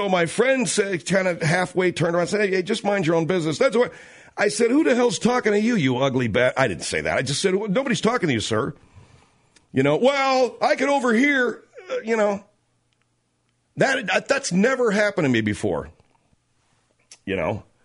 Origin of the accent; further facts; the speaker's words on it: Los Angeles, California, United States; But the biggest reception was reserved for my hometown, Los Angeles.